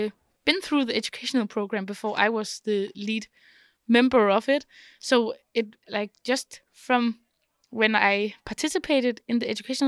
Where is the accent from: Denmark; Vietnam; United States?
Denmark; from Denmark, and I am a chair member of the main head board